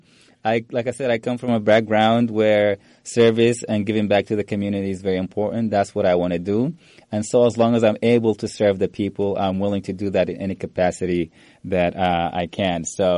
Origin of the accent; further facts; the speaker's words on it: Sudan; now in United States; I came to the U.S. roughly about 20 years ago. You know, I was born and raised in Sudan.